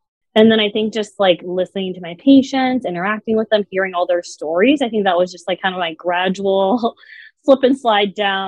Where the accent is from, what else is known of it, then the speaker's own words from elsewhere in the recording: Laguna Niguel, California, United States; I'm from Laguna Niguel, which is actually where your clinic is